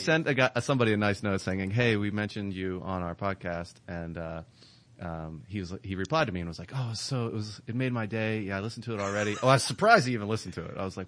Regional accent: Pennsylvania, United States; I grew up in outside of Philadelphia, between Baltimore and Philadelphia

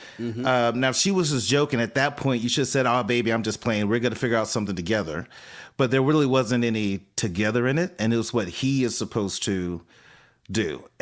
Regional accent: the South, United States; And I remember growing up in the South, I was, you know, I experienced racism

